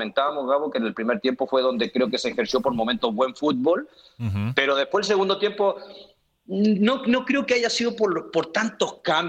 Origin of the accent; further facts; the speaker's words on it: Chile; now in Mexico; soy chileno